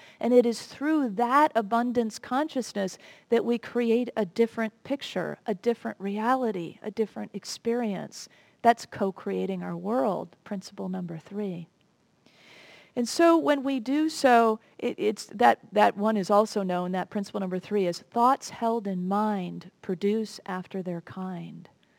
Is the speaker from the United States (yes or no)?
yes; Chicago, Illinois, United States; When I was growing up in Chicago, my grandparents and extended family lived in Fort Wayne, Indiana, about 3 hours away by car.